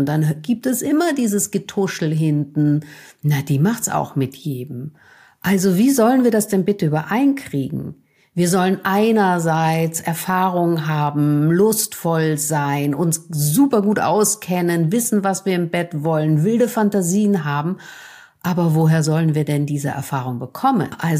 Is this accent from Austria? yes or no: yes; Vienna, Austria; ich komme aus Wien und da schleichen sich immer wieder mal die österreichischen Worte ein.